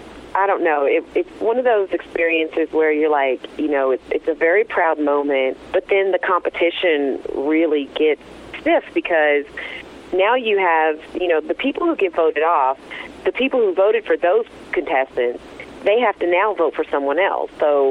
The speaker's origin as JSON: {"language": "English", "region": "the South", "country": "United States", "said": "we're all from the South"}